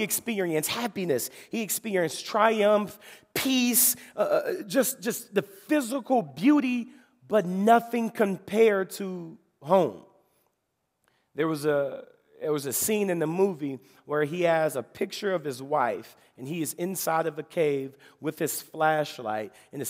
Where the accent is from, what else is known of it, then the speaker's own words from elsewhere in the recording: Memphis, Tennessee, United States; I'm from the 901. I'm from Memphis, Tennessee.